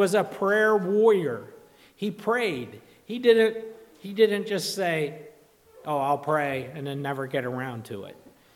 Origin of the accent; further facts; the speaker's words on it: United States; And, you know, I'm an American enough that can get to be frustrating.